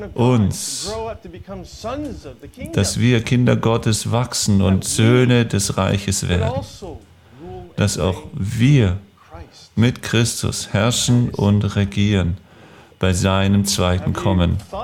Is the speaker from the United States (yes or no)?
yes; United States; also born or lived in Australia; als ich als Kind in den USA aufgewachsen bin